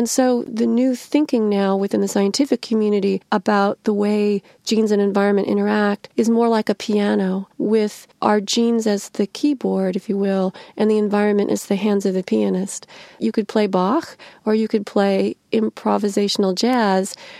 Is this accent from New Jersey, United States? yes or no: no; Illinois, United States; I grew up right in the middle of the middlest state in America, the second of the three I states. Illinois is both an industrial state.